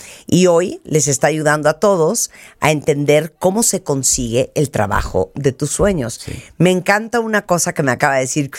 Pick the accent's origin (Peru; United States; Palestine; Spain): United States; New York; also born or lived in Nicaragua; now in Mexico; yo originalmente, Christian, nací en Nicaragua, crecí en Nueva York y ahora vivo en México desde hace muchísimos años. Me siento muy ciudadana del mundo por eso. Soy totalmente bilingüe, 100% español, 100% inglés. Soy mamá de 2 niñas, una de 30, una de 27.